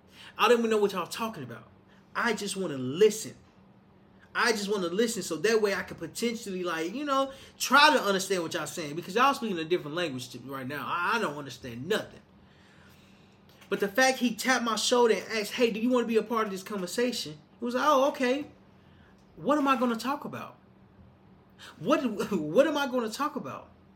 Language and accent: English; Little Rock, Arkansas, United States; moved away; When I left my hometown, Little Rock, Arkansas, I left because I wanted something new.